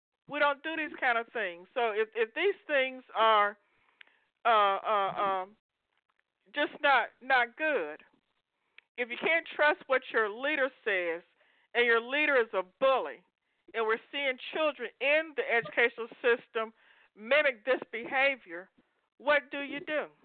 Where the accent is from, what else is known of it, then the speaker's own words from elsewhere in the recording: United States; I am an American. I happen to be a black American, but I'm an American.